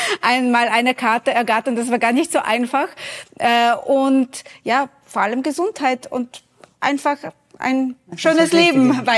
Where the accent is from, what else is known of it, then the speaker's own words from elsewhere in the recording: Poland; Ich darf sagen, ich bin Polin.